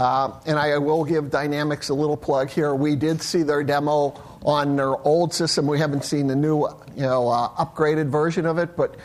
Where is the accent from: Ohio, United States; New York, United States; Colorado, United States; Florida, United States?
Ohio, United States; Akron; I'm from SumaCare in Akron, Ohio. Our claim to fame is we're right down the street from the Football Hall of Fame